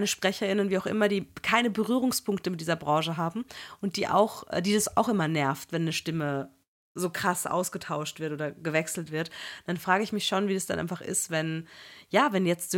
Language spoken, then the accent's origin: German; Austria; Funny Games, klar, als Österreicherin.